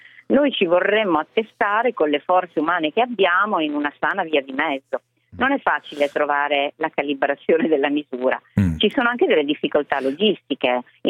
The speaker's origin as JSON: {"language": "Italian", "region": "Emilia-Romagna", "country": "Italy", "moved": "as an adult", "said": "io sono romagnola, lo dico spesso perché ovviamente sono molto legata alla mia terra di origine, ma vivo da 20 anni in Abruzzo."}